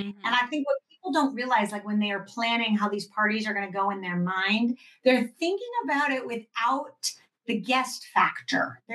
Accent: Connecticut, United States; moved away as an adult; also born or lived in Los Angeles; now in France; But actually, I grew up in Connecticut until I was about 18 on the East Coast. Then my whole family moved to L.A. I met my French husband in L.A.

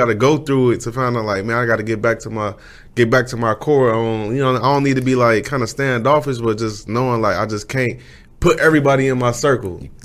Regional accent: Chicago, Illinois, United States; Like, you know, we from the Midwest, you from Cleveland, I'm from Chicago

